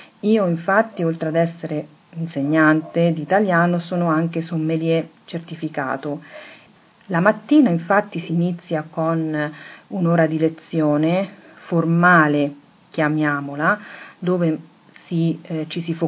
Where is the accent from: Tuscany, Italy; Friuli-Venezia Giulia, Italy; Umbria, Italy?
Umbria, Italy; Todi; born there; sono nata a Todi, una cittadina medievale situata in Umbria, dove attualmente vivo e lavoro.